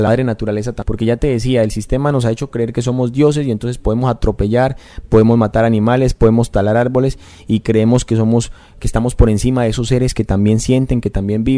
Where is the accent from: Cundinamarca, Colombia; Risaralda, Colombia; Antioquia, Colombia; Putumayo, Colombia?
Putumayo, Colombia; reconocernos como somos nativos de esta Amazonía, como seres amazónicos en el caso putumayo, pero también en el caso de Colombia, como colombianos